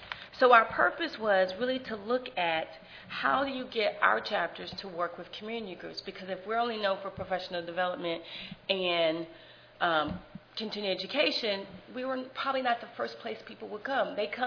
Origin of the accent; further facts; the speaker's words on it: the South, United States; Because I'm from the South, and we talk very fast, so it's just going to be worse now because I've had hot chocolate.